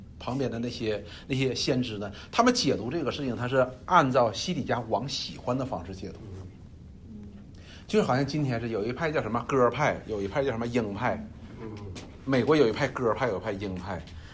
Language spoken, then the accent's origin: Chinese; China; 所以我就觉得说，我越说我中国人的历史长吧，我越觉得羞耻。